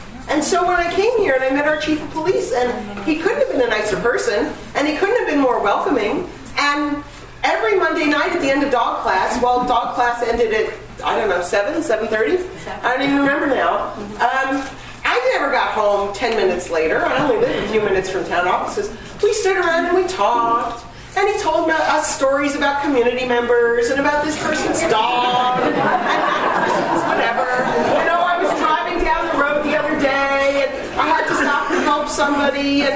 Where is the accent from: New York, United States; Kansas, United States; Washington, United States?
New York, United States; now in Maryland, United States; I grew up in New York. I am one of those people who, downstate New York, and I'm sort of old school with my dogs